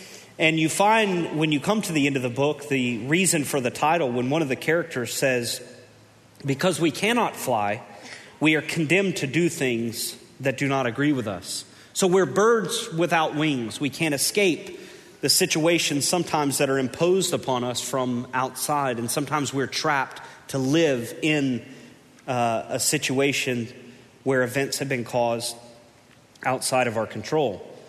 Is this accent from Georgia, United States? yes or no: yes; Georgia, United States; I am from Georgia.